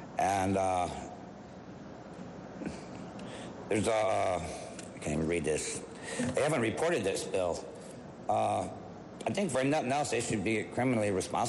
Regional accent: Los Angeles, California, United States; now in West Virginia, United States; When I grew up in Los Angeles, the Water Board, for decades, has had people, scientists, around the clock testing the water quality

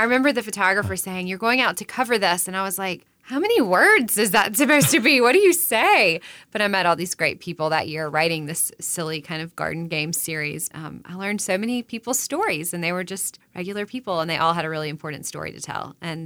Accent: Salisbury, North Carolina, United States; now in Beaufort, United States; So I do live in Beaufort. I grew up in Salisbury, so not too terribly far from here.

